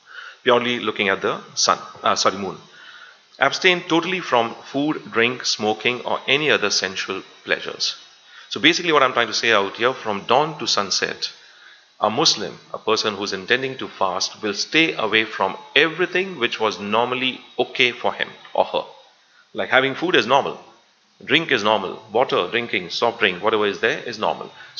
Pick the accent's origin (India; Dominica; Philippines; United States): India; Mumbai, Maharashtra; moved away; I come from India, Bombay, that's where I was born. And my whole life I lived here before migrating to this beautiful country 17 years ago.